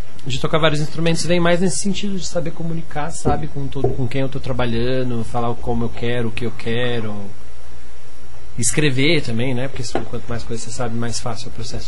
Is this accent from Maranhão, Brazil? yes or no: no; São Paulo, Brazil; also born or lived in Londrina / Maringá; vim de Maringá. Não sou de lá, né? Originalmente sou de São Paulo, mas vim para o Paraná há pouco menos de 10 anos atrás para me formar na UEL, em Londrina. Terminei formada na UEL e fui para Maringá.